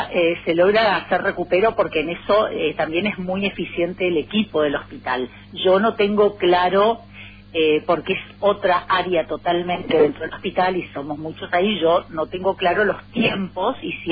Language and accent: Spanish; Dos de Mayo, Misiones, Argentina; alguien que es del medio de Misiones, que soy de 2 de Mayo. Así que conozco, y vengo de familia humilde